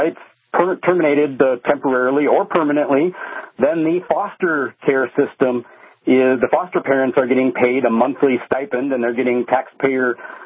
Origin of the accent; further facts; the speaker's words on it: Minnesota, United States; I was actually alternately driving and actually flying an airplane 100 miles from my hometown up to the big city in Minneapolis to attend college courses at the University of Minnesota